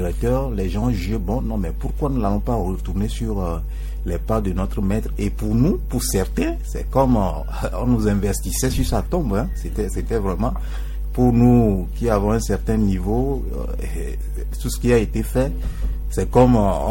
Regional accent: Togo; Nous tous, nous sommes des Togolais.

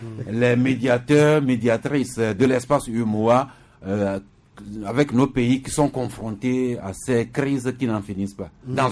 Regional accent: Lomé, Maritime, Togo; qui sont en assemblée extraordinaire chez nous à Lomé depuis hier.

